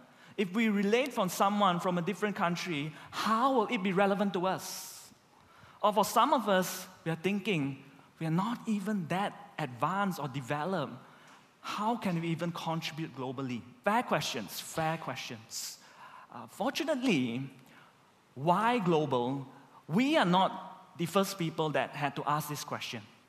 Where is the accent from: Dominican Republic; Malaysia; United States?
Malaysia; I'm ethnically Chinese, but I'm not culturally Chinese, right? I'm culturally Malaysian.